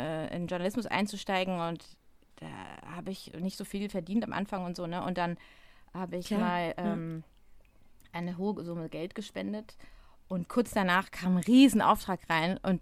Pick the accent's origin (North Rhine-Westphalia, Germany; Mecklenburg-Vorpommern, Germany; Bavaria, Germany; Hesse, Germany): Hesse, Germany; Frankfurt; ich bin ja aus Frankfurt